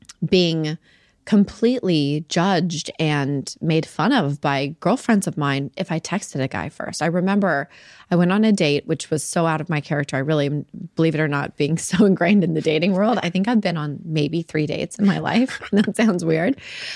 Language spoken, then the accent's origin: English; Salt Lake City, Utah, United States; I've watched over the years women I grew up with in Salt Lake City